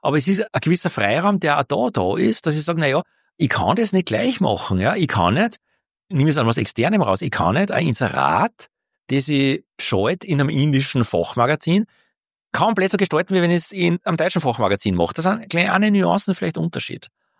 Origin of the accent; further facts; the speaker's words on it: Austria; ich weiß als Österreicher